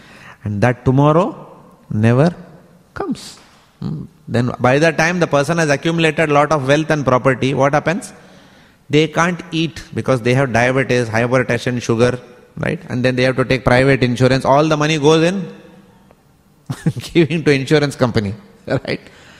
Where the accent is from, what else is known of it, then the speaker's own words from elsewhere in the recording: India; But specifically, I come from India. It is earn money, save money, and die.